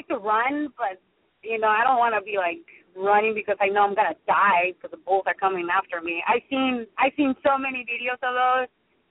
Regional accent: Tijuana, Baja California, Mexico; But I'm from Tijuana, so like we're pretty Americanized, so we say Halloween.

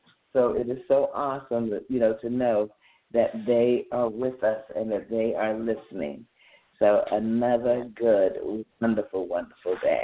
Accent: Wilkes-Barre, Pennsylvania, United States; We grew up together in Wilkes-Barre, Pennsylvania. Grew up together.

